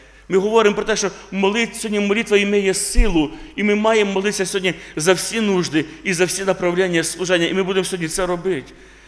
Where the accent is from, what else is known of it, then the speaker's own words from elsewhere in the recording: Poltava Oblast, Ukraine; also born or lived in Kalyta; З півроку до 6 років я тут виріс в Калиті. Є така Калита, да? Я там жив з батьками, потім переїхали ми в Полтавську область.